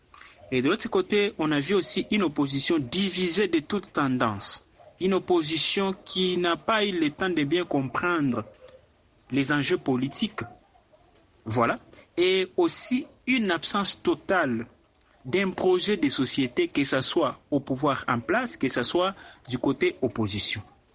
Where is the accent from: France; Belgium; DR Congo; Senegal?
DR Congo; ici chez nous en RDC.